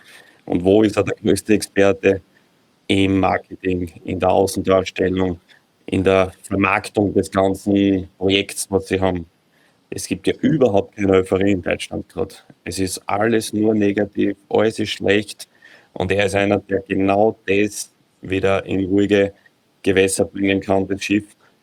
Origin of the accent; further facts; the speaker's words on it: Austria; Also da ist ähnlich wie bei uns in Österreich